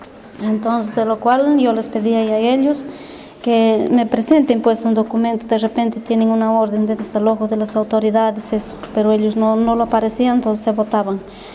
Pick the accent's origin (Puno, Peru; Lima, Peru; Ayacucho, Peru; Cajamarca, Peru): Cajamarca, Peru; Sorochuco; soy del distrito de Sorochur, provincia de Salentín, departamento de Cajamarca. Esto, soy una comunera